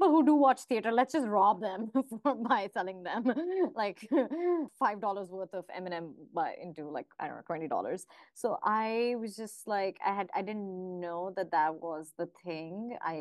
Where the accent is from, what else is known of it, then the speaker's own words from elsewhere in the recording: India; English is a second language; moved away as an adult; now in United States; They knew that I'm here straight from India.